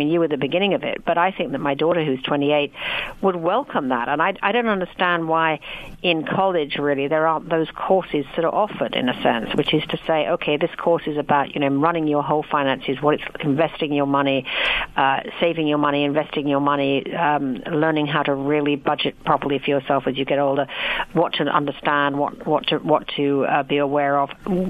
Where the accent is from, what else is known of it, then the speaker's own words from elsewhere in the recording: United Kingdom; I'm British.